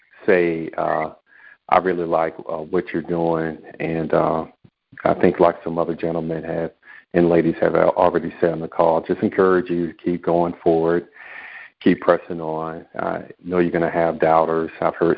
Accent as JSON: {"language": "English", "town": "Atlanta", "region": "Georgia", "country": "United States", "said": "I'm from the Atlanta area"}